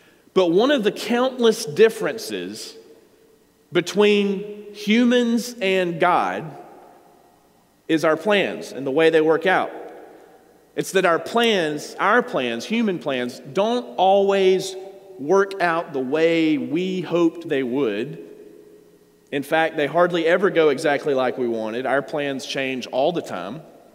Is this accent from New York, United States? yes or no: no; Georgia, United States; hey, I grew up in Georgia. My family lives in Atlanta.